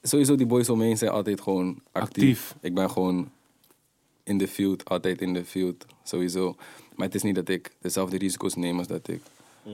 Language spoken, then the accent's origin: Dutch; Hoogvliet, South Holland, Netherlands; Ik kom uit Hoogvliet.